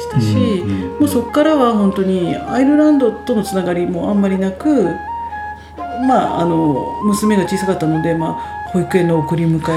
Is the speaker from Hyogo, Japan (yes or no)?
no; Tokyo, Japan; now in Shiga, Japan; あの私東京の人間で